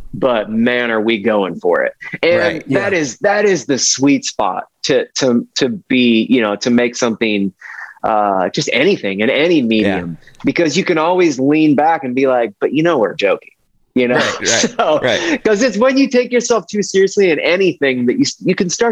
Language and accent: English; Ohio, United States; I said route. I'm from Ohio.